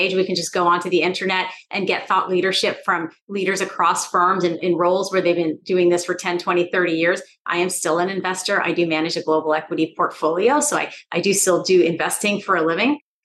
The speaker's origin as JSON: {"language": "English", "town": "Stockton", "region": "California", "country": "United States", "tie": "born or raised there", "said": "I grew up in Stockton, California, and other than my mother, I really did not have much access to financial markets or understanding them."}